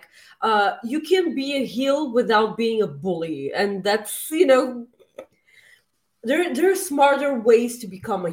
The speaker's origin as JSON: {"language": "English", "town": "Winnipeg", "region": "Manitoba", "country": "Canada", "said": "I'm from Winnipeg."}